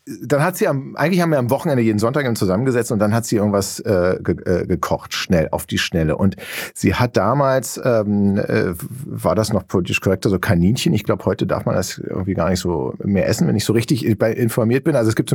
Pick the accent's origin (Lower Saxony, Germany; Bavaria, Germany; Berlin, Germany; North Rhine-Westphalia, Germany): Berlin, Germany; born or raised there